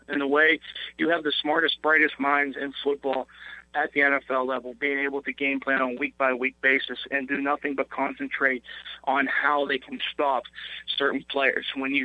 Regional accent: Ohio, United States; maybe because I'm from Ohio

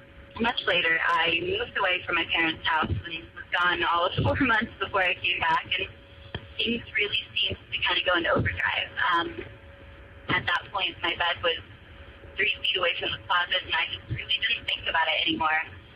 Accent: California, United States; I'm from the High Desert in California.

